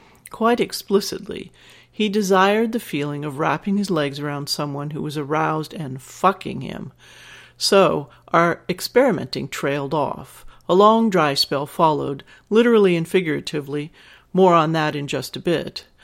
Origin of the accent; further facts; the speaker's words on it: Canada; I'm a Canadian